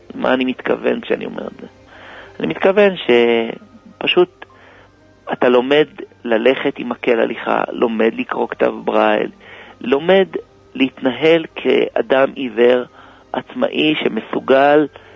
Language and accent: Hebrew; Kiryat Malachi, Southern District, Israel; born there; נולדתי בקירת מלאכי, בבית דתי. אני הכי קטן בבית.